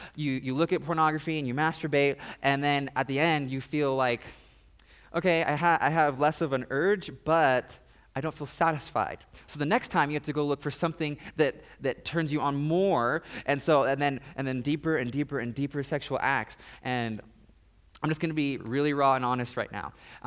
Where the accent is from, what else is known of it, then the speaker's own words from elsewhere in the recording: Kansas, United States; Part of my life, I grew up in Kansas, and in Kansas, the grass gets like super tall.